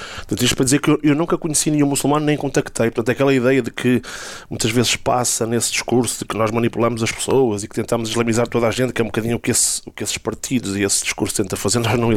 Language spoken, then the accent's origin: Portuguese; Portugal; que somos portugueses, que somos muçulmanos, que temos direito à nossa liberdade religiosa